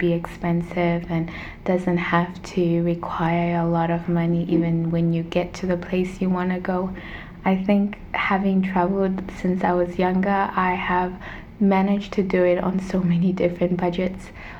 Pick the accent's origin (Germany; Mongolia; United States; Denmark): Denmark; where I grew up in Denmark